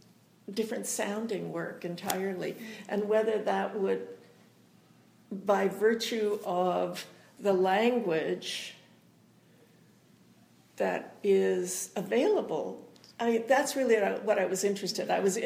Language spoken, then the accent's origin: English; Alberta, Canada; I was originally from Alberta